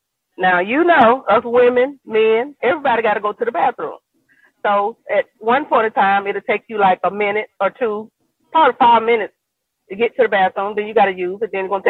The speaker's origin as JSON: {"language": "English", "town": "Birmingham", "region": "Alabama", "country": "United States", "said": "I'm from Birmingham, Alabama, and I work in the Bessemer Amazon."}